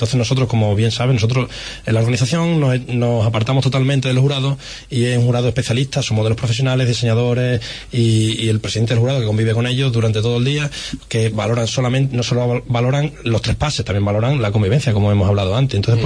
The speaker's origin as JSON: {"language": "Spanish", "region": "Extremadura", "country": "Spain", "said": "nosotros somos promotores extremeños"}